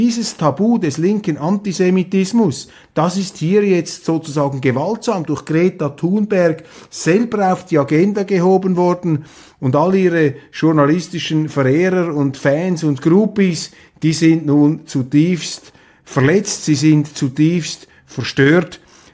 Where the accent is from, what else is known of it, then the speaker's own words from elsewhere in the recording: Switzerland; Ich staune als Schweizer immer wieder